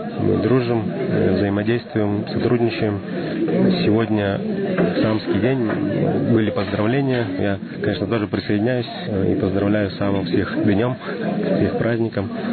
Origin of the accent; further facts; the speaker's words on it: Sakha Republic, Russia; Вот я сам родом с Якутии, и у нас в Южной Якутии